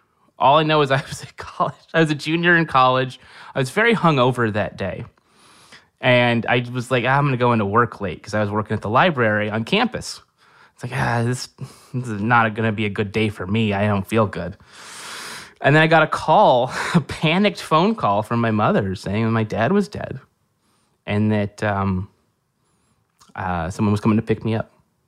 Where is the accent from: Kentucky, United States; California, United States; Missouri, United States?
California, United States; Merced; Merced, California, home of nothing.